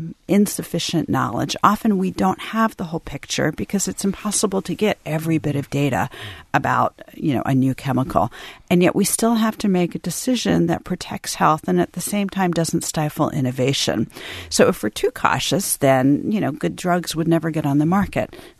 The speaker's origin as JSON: {"language": "English", "town": "Washington", "region": "District of Columbia", "country": "United States", "tie": "born or raised there", "said": "And I grew up in Washington, D.C. neighborhood where everybody worked for the government, for a regulatory agency."}